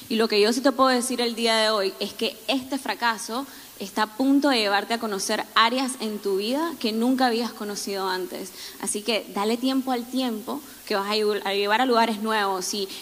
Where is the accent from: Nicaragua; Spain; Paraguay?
Nicaragua; now in United States; soy nicaragüense, radicada acá en los Estados Unidos hace 12 años.